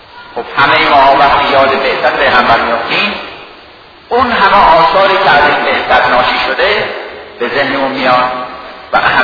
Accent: Tehran, Tehran Province, Iran; هر کدام از ما علاوه بر اینکه اهل تهران هستیم، در تهران زندگی کردیم، از شهرستان ها هم اطلاعاتی داریم، چون عموما یا مستقیما از شهرستان آمدیم

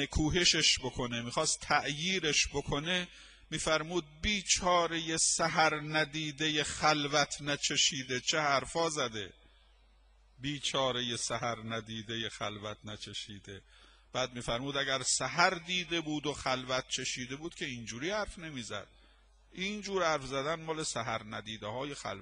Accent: Qom, Iran; born there; من با اینکه متولد قم هستم خودم

